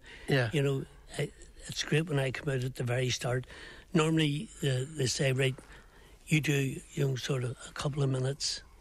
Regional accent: Belfast, Northern Ireland, United Kingdom; Ah, oh, ma'am, where are you from? North Belfast, a wee bit like yourself.

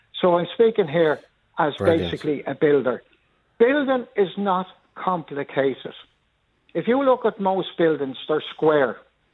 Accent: Dublin, Leinster, Ireland; Where I grew up in Raheny, there were families with 15 and 16 children.

